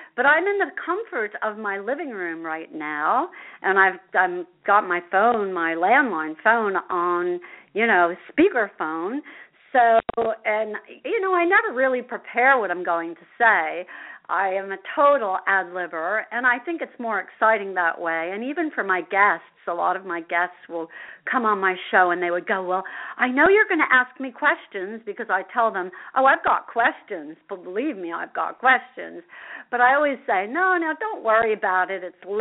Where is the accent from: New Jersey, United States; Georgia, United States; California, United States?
New Jersey, United States; Asbury Park; because I grew up in Asbury Park and went to school in Asbury Park, for those of you who are not familiar with who I am.